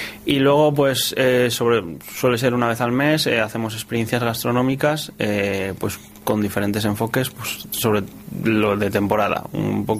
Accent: Torrelavega, Cantabria, Spain; yo soy de Dualez, de un barrio de Torlavega, que está prácticamente dentro de la Isniace, o sea que te puedes imaginar cuál es el olor de mi infancia, esa papelera del Besaya.

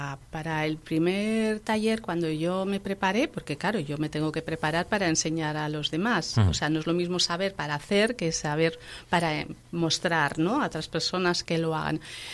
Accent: Madrid, Community of Madrid, Spain; now in Laredo, Spain; En Madrid era pejina madrileña y aquí soy madrileña pejina porque, claro, llevo menos años, digamos que he vivido más años en Madrid que aquí. Pero esta es mi tierra, me siento muy a gusto.

